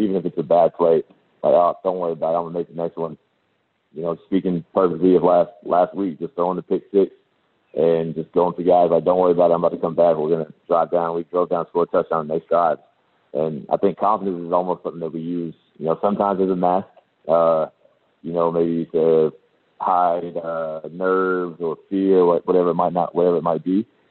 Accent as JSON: {"language": "English", "country": "United States", "said": "You know, being American, being up here, but having a voice"}